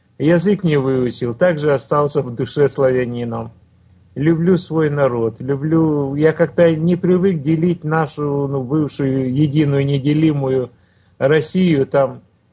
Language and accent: Russian; Zaporizhzhia, Zaporizhzhia Oblast, Ukraine; born there; Родился в Запорожье.